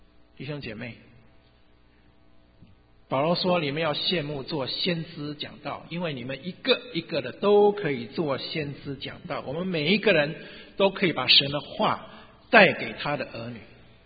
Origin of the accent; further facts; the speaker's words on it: China; 像我们中国人一样，我相信你父母亲帮你取名的时候，他在你身上是有一个盼望的